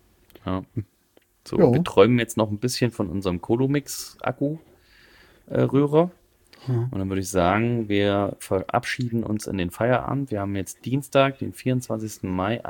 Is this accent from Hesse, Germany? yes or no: yes; Hesse, Germany; Ich komme aus Hessen.